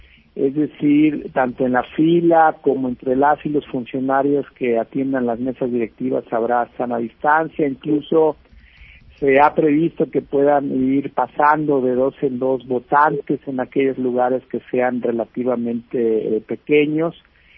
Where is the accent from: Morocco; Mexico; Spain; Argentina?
Mexico; vamos a estar utilizando como mexicanas y mexicanos ese día insumos de protección